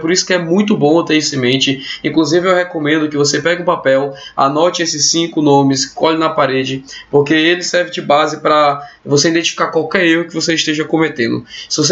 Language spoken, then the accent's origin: Portuguese; Piauí, Brazil; Piauí é o estado onde eu nasci, onde eu sempre morei